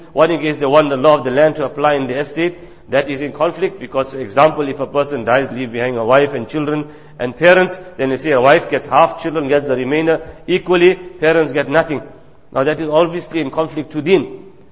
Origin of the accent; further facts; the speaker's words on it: South Africa; As a South African citizen, we are allowed what is called freedom of testation.